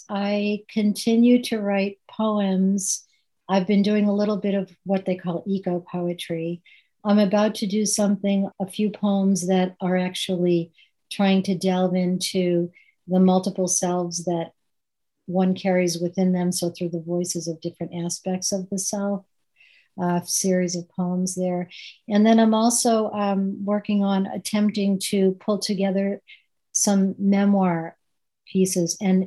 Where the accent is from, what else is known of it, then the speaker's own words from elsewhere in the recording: Boston, Massachusetts, United States; I'm from an Irish Catholic family in Boston and during the 1960s and all of the, you know, very large family